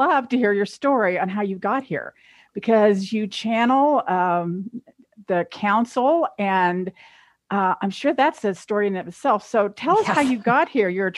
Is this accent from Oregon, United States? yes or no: no; Kansas, United States; And also remember, I'm from Kansas, so we really don't have a big repertoire here.